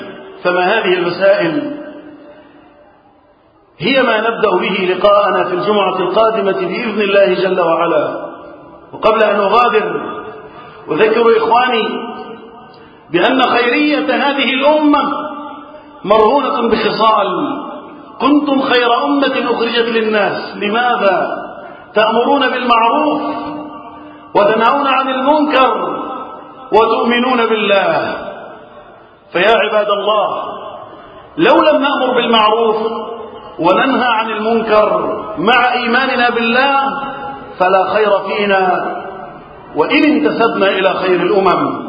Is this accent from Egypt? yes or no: yes; Egypt; اللهم احفظ بلدنا مصر